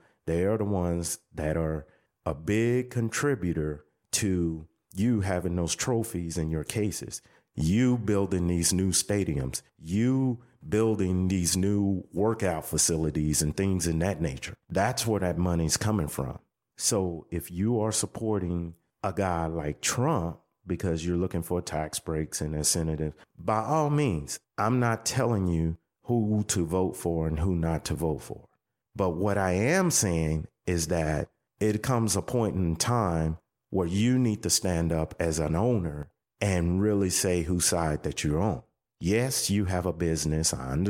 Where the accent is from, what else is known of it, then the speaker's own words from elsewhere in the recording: United States; And me being African American, I know how I was treated in this country.